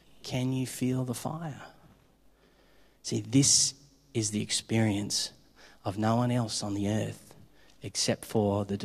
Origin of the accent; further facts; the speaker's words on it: Queensland, Australia; I come from Queensland.